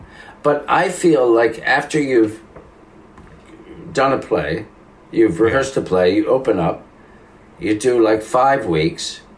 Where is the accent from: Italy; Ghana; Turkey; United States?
Italy; accent: Italian; even when I hear my own Italian accent, I go, no.